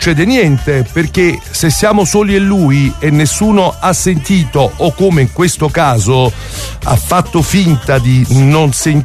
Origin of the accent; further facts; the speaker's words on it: Naples, Campania, Italy; Dice tutto perché noi siamo napoletani.